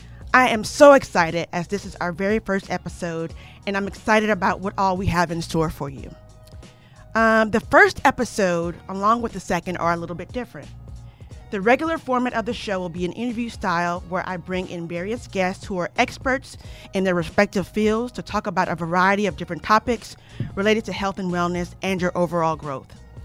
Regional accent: Houston, Texas, United States; I was born and raised in Houston, and I have one older sister.

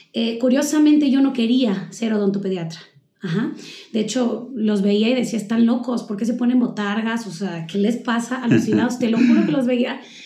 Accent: Honduras; also born or lived in Guatemala; now in Mexico; yo viví toda mi vida en Centroamérica. Yo nací en Guatemala y viví toda mi vida en Honduras y estudié parte de la licenciatura, de hecho, en Centroamérica, en Honduras. Finalmente me tuve que mover a México

